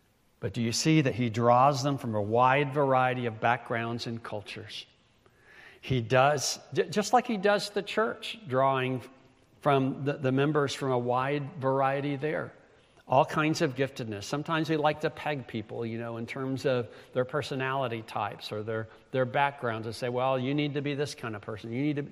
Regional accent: Greenville, United States; I grew up in Greenville. When I was a child, Greenville is pretty much a provincial southern town.

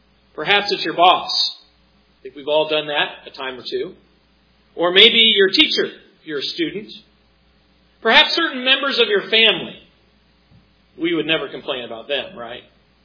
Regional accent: New York, United States; also born or lived in Colorado; Remember growing up in New York and having just moved from Colorado, it was a lonely experience.

